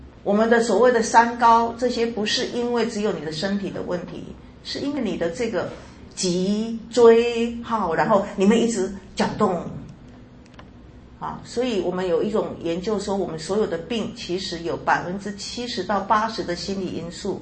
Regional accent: Taiwan; 我发现我们台湾人还比较知道我们中国的历史

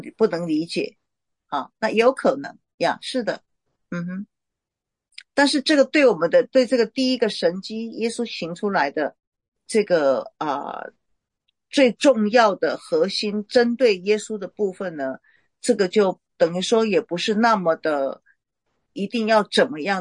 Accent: Taiwan; 我们台湾话有一句话叫做鸡婆啦，

